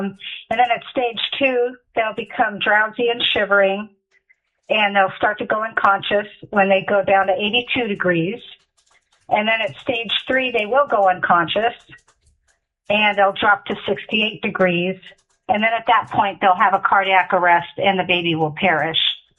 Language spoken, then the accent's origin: English; Nenana, Alaska, United States; I'm from Nenana, Alaska, and I'm the president of Right to Life Interior Alaska